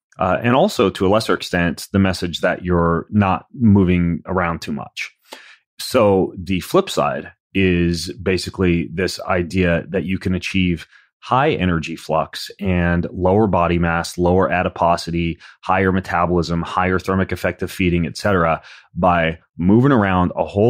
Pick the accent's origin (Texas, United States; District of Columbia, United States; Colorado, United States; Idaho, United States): Idaho, United States; because I grew up in Idaho